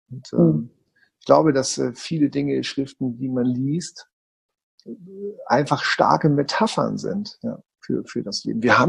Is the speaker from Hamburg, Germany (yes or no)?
yes; Hamburg, Germany; ich bin evangelisch, weil es halt so von früher war in Hamburg, ne? Ich bin ein Hamburger Junge.